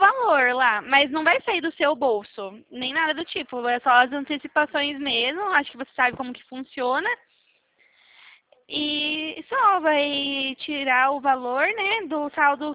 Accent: Itu, São Paulo, Brazil; eu sou do interior de SP, eu sou aqui de Itu.

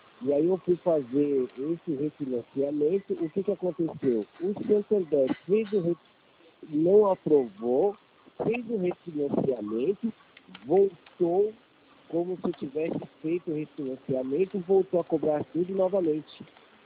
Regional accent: Carapicuíba, São Paulo, Brazil; Isso, eu sou de Carapicuíba.

